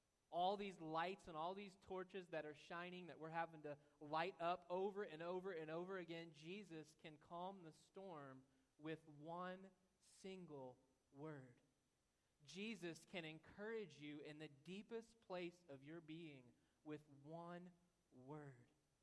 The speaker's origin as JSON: {"language": "English", "town": "Perry", "country": "United States", "said": "I'm from Perry, so Joplin's huge."}